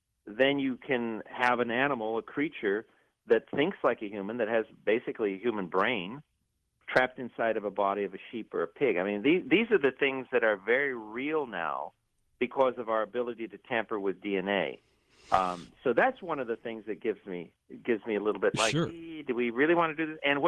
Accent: Montebello, California, United States; also born or lived in East Los Angeles; It reminds me when I was growing up in East L.A. and then Montebello, which is a town over.

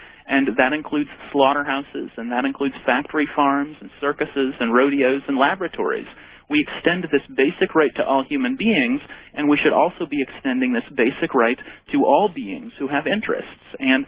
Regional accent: Minnesota, United States; Well, I grew up in Minnesota

